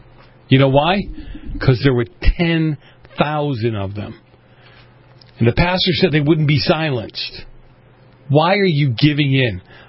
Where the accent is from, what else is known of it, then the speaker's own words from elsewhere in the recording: Boston, Massachusetts, United States; Now, I grew up in Boston, and here's what I can tell you.